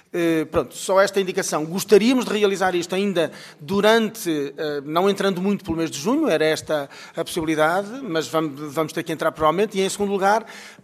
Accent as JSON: {"language": "Portuguese", "town": "Porto", "region": "Norte", "country": "Portugal", "said": "Eu sou portuense e, portanto, tenho dificuldades."}